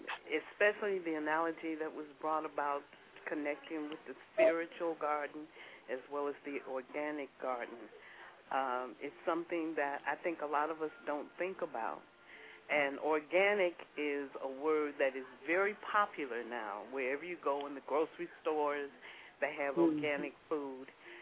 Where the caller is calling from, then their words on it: Chicago, Illinois, United States; Okay, I'm just calling to make a comment. I'm from Chicago, and good friends with Sheila and Henrietta.